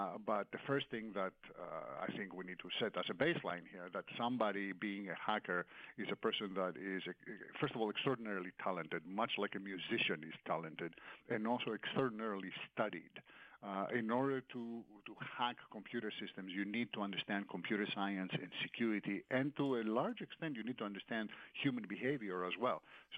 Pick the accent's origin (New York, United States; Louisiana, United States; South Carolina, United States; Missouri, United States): New York, United States; I'm from New York. Our business is New York.